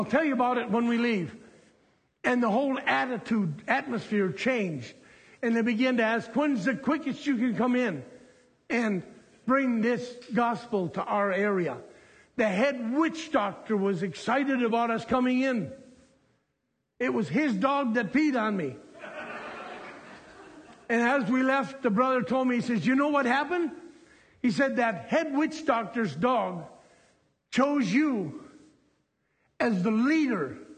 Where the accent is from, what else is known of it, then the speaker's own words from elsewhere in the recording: Sheldon, Wisconsin, United States; I'm a farmer from Wisconsin, born and raised in over by Sheldon, Wisconsin here.